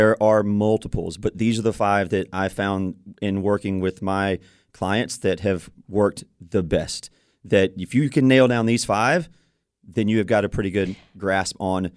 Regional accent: Natchitoches, Louisiana, United States; No, I'm from Natchitoches, Louisiana.

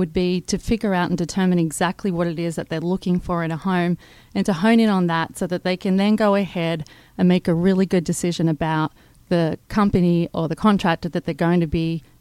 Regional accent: Australia; now in Atlanta, United States; Well, I'm originally from Australia, and I had previously a background and an extensive career in hospitality, most formerly the Ritz-Carlton Hotel Company, and that's how I landed here in Atlanta.

